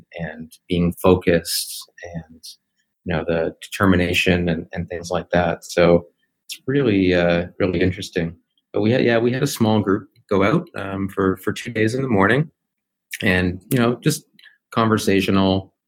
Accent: Toronto, Ontario, Canada; I mean, I'm from Toronto, so it was pretty comfortable.

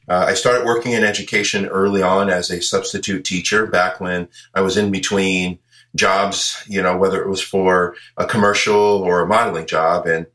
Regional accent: Los Angeles, California, United States; So I grew up here in Los Angeles. You know, I also went to college here in Los Angeles at UCLA, go Bruins.

